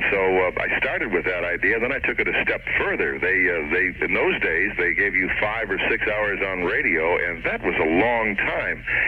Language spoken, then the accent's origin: English; Buffalo, New York, United States; also born or lived in Detroit / Denver; It's almost my, literally this is my hometown because I was born here and grew up some 18, 19 years here in Buffalo.